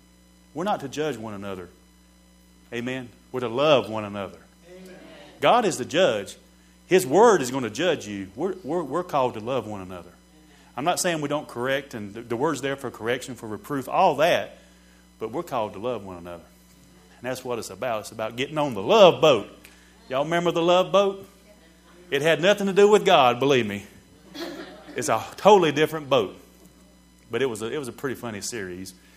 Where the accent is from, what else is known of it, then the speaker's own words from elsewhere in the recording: the South, United States; born there; I was born in the South. If anybody listens to this on the internet, we from the South down here.